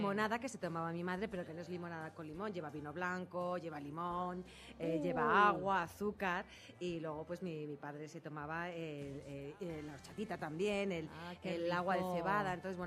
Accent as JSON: {"language": "Spanish", "town": "Madrid", "region": "Community of Madrid", "country": "Spain", "tie": "born or raised there", "said": "Yo soy muy madrileña, muy chulapa. Yo he vivido toda la vida aquí al lado, bajando la cuesta"}